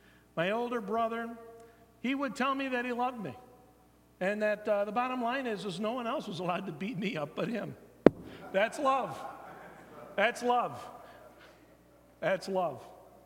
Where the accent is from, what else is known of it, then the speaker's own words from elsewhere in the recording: California, United States; Well, I grew up in Northern California.